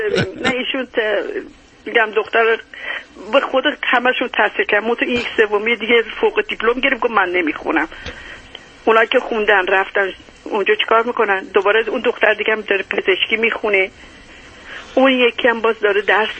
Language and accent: Persian; Khuzestan, Iran; ببخشید من خودم خوزستانی هستم.